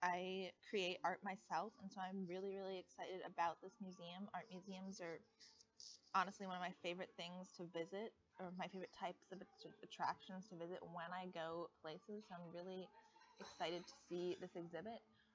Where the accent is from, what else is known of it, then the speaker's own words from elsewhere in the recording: Boulder, Colorado, United States; now in Berlin, Germany; I come from Boulder, Colorado, and I've been living in Germany for the past few months up north in Lüneburg, and I'm really excited now to be here in Berlin